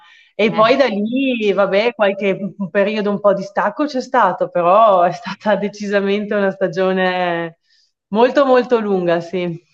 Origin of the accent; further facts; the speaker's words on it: Verona, Veneto, Italy; io sono di Verona, ho appena fatto 33 anni